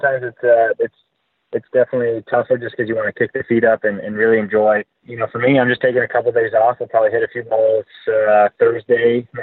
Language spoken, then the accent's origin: English; United States; which is definitely a fun stretch for us being an American